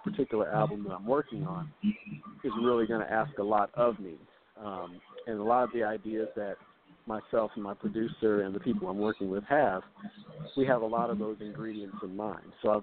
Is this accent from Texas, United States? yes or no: yes; Dallas, Texas, United States; I also have another event in Dallas, my hometown.